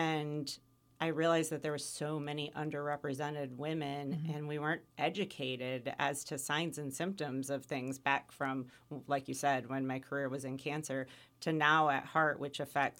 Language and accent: English; Midwest, United States; now in Lehigh Valley, United States; I am a transplant. I moved here from the Midwest. But I love the Lehigh Valley